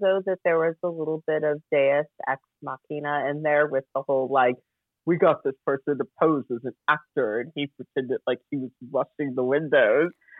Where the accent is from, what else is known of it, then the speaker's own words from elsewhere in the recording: United States; now in United Kingdom; as someone who lives in the UK mm-hmm. and is not from here.